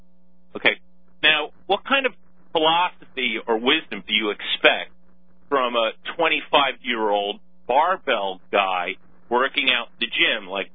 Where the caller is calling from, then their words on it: New Jersey, United States; New Jersey.